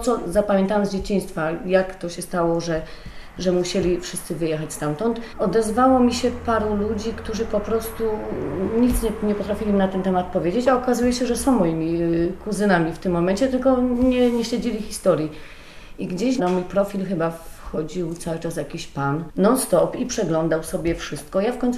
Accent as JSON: {"language": "Polish", "region": "Silesian Voivodeship", "country": "Poland", "accent": "Silesian", "said": "ja lepiej mówię po śląsku, jak jego własne rodzeństwo, bo teraz mówię po polsku, ale normalnie czasami jak ktoś dzwoni do mnie i przez telefon słyszę śląską mowę, no automatycznie u mnie to tak jest przeskakiwanie, automatycznie przestawiam się na śląski"}